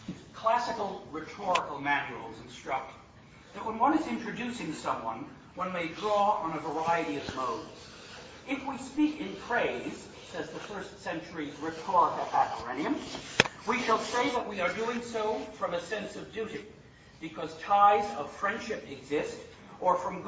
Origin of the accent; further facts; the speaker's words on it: New York, United States; True, I'm also from New York, but so are millions.